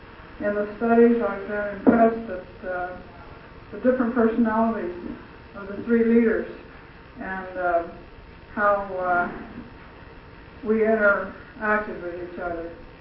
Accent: Cincinnati, Ohio, United States; from Cincinnati, Ohio

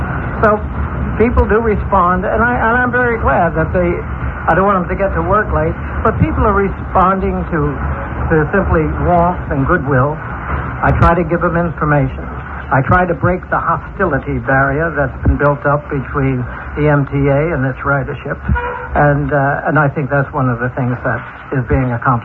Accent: New York City, New York, United States; Absolutely. Born and bred in New York. Well, I've lived in all the boroughs but Staten Island.

